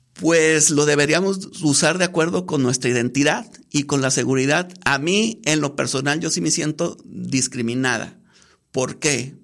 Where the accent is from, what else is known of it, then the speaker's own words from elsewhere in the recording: Culiacán, Sinaloa, Mexico; Yo soy de Culiacán, Sinaloa, y Durango a mí me ha tratado con los brazos abiertos.